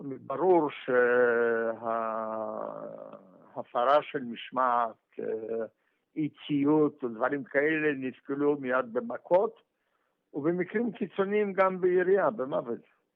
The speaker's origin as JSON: {"language": "Hebrew", "town": "Piotrków Trybunalski", "region": "Łódź Voivodeship", "country": "Poland", "tie": "born there", "second_language": "Hebrew", "said": "אבל אנחנו היינו חבורה מעיר הולדתי בפולין, בשם פיוטרקוב, והיינו מספר חבר'ה בני אותו גיל"}